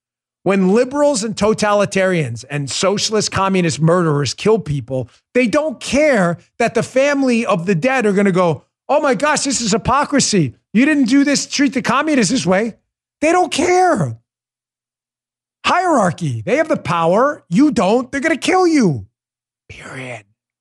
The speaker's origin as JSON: {"language": "English", "town": "New York City", "region": "New York", "country": "United States", "tie": "born or raised there", "said": "Folks, I grew up in New York. I policed those streets."}